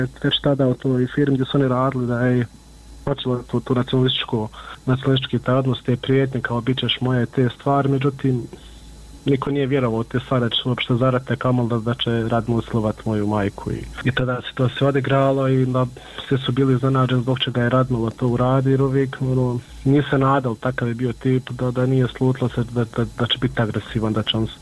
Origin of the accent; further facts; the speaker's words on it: Miljevina, Republika Srpska, Bosnia & Herzegovina; mi smo svi gore iz Miljevine